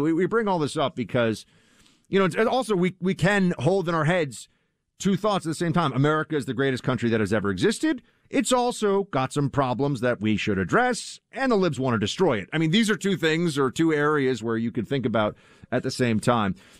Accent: New York, United States; I mean, even as a New Yorker, I just think New Orleans is such a cool place

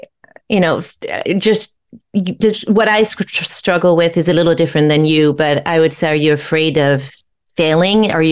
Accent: France; moved away as an adult; now in United States; France. And yeah, I came when I was 19 to go to college. And so it's been 30 years.

